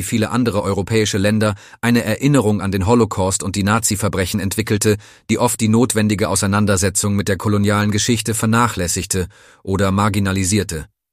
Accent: Italy; German is a second language; als Italiener, als jemand aus einem Land, das es versäumt hat, seine faschistische und koloniale Vergangenheit vollständig anzuerkennen oder Verantwortung dafür zu übernehmen.

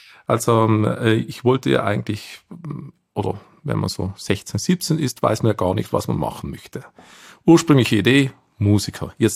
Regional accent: Steinegg, Trentino-Alto Adige, Italy; in Steineck, das ist gleich neben Bozen

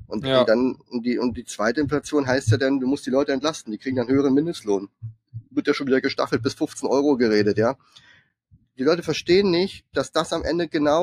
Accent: Germany; Ich als Deutscher denke ich mir so.

